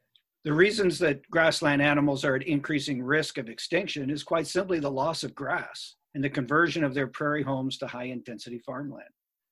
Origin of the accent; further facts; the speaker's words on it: Kansas, United States; And I came to know meadowlarks as a young boy growing up in Kansas.